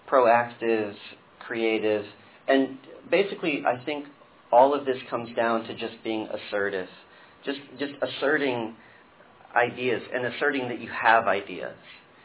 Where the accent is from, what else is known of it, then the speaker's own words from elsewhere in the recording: United States; But I am an American, so you probably expect that.